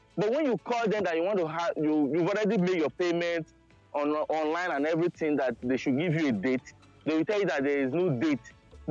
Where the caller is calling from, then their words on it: France; Yeah, I'm calling from France.